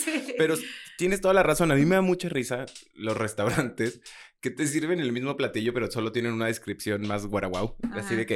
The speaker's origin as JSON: {"language": "Spanish", "country": "Mexico", "said": "Pero como mexicanos, obvio, claro que sí"}